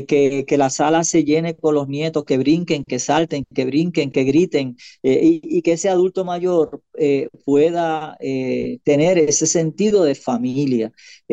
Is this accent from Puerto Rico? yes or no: yes; Puerto Rico; Nos olvidamos que como buenos puertorriqueños, nosotros nos necesitamos uno a otro.